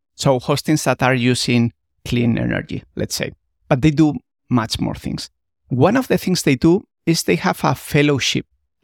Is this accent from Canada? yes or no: no; Spain; English is a second language; And when I went back to Spain, where I'm from, if you didn't notice by my accent by now